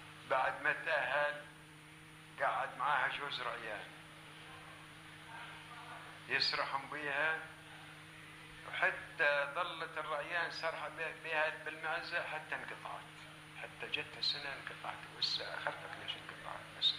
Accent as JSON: {"language": "Arabic", "country": "Palestine", "tie": "born or raised there", "moved": "yes", "said": "حتى طلعنا من فلسطين."}